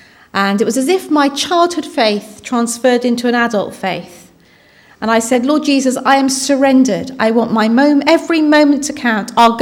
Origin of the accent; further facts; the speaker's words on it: Portland, South West England, United Kingdom; But I was born and raised down in Portland in Dorset. My father came over in the 1960s. He was a waiter.